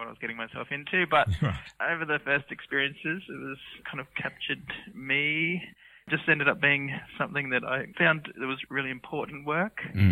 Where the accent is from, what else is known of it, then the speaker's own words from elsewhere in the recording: Brisbane, Queensland, Australia; So I grew up in Brisbane